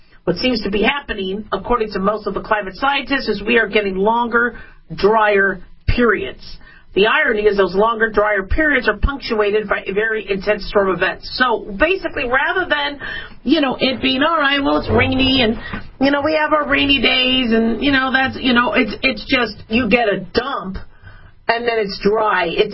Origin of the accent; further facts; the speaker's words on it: Phoenix, Arizona, United States; also born or lived in Los Angeles / Las Vegas; I was born in L.A., but I grew up in Phoenix and Vegas and moved multiple times throughout the area